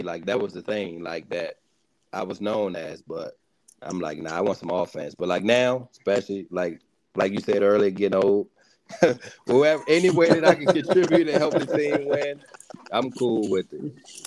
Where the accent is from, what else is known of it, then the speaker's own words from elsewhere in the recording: Washington, District of Columbia, United States; I'm actually from D.C. Like, I mean, I just let people say, okay. But, like, I'm actually from D.C., like, and I always tell people, I ain't talking about Hollywood. I ain't from by the White House.